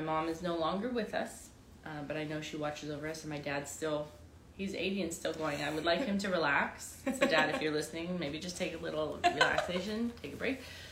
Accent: Santa Monica, California, United States; growing up in Santa Monica inspired me.

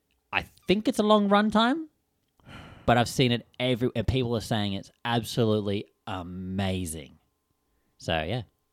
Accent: Australia; now because we're Australian, we pronounce things horribly.

